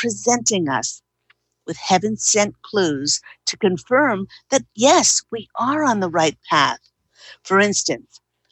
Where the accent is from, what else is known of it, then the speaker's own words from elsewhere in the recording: Australia; moved away as an adult; now in United States; We moved here from Australia about 11 years ago, and we located to the Monterey Bay area